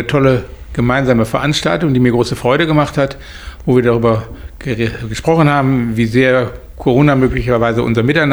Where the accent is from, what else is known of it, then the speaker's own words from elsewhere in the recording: Essen, North Rhine-Westphalia, Germany; Ich bin in Essen groß geworden, bin in Essen-Steele zur Schule gegangen, habe Abitur gemacht, bin dann nach Freiburg gegangen, wo ich Jura studiert und Volkswirtschaft studiert habe. Habe mich in Essen als Rechtsanwalt niedergelassen